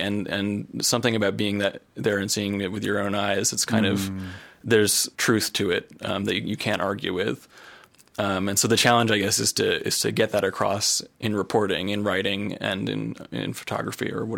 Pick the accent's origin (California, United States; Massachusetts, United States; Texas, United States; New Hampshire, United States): New Hampshire, United States; Hanover; Yeah, I'm originally from Hanover, New Hampshire.